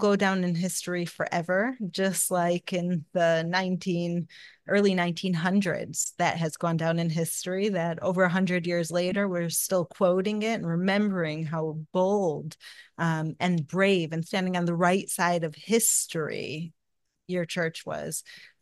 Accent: Chicago, Illinois, United States; now in Israel; I come from Chicago, where I was born and raised.

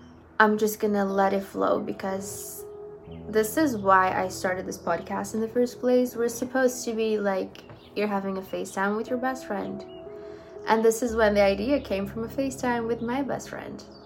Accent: Brazil; now in United States; I came from Brazil, I got here to the US by the grace of God, and now I'm living here for the past 3 years

